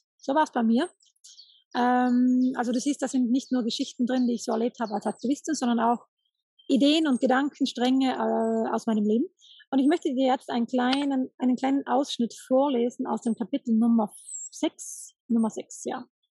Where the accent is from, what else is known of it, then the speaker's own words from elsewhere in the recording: Trentino-Alto Adige, Italy; Ich war eine kleine rebellische Rotzkitsch, sagen wir bei uns in Südtirol.